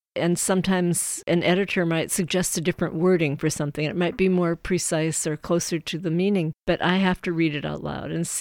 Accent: Massachusetts, United States; also born or lived in South Dakota / Alaska; I was born in South Dakota and lived there most of my early childhood. Then Massachusetts was my teenage years. And after that, I lived a lot of different places.

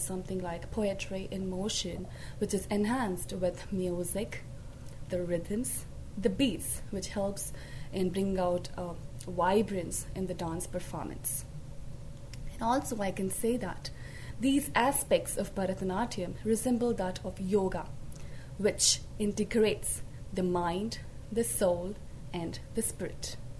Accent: Bangalore, Karnataka, India; now in Urbandale, United States; I'm originally from Bangalore, South India, and now residing in Urbandale, Iowa.

